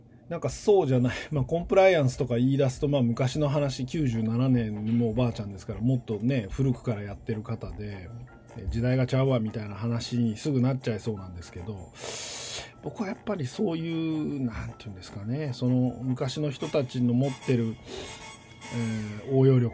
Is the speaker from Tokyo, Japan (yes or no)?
yes; Tokyo, Japan; now in Kansai, Japan; 東京帰ったら関西弁って言われるし、関東に住あの普段は関西に住んでるので標準語っぽく聞こえるだろうしと思うと